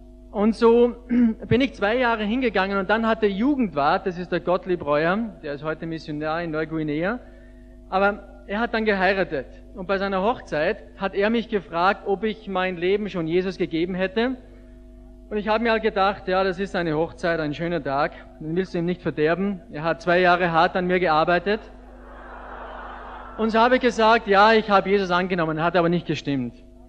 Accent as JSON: {"language": "German", "town": "Ramsau am Dachstein", "region": "Styria", "country": "Austria", "said": "Ich komme aus Ramsau von Schlattning, Nähe von Salzburg. Das ist ein großes Skigebiet, die Planei kennt ihr vielleicht, die schnellste Abfahrt der Welt, von da komme ich"}